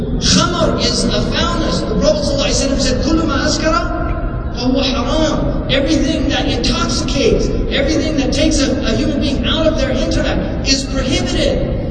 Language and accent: English; California, United States; I'm from California, I know people in Virginia, we have different laws.